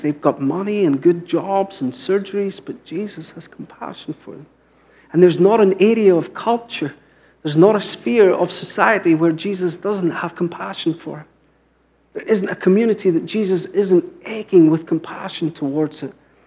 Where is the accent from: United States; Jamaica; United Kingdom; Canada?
United Kingdom; Glasgow, Scotland; So I grew up in Glasgow, which is a big city. I hadn't really seen sheep in the city.